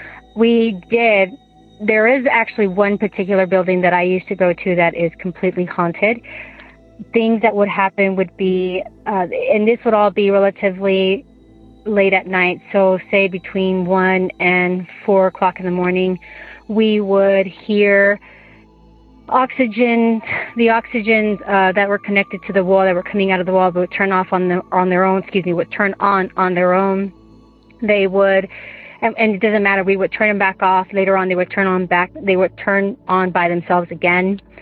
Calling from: Utah, United States; I'm calling from Utah.

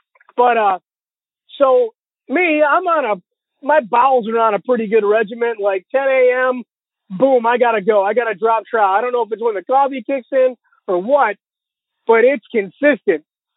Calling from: Illinois, United States; That's not my real name. I'm from Illinois.

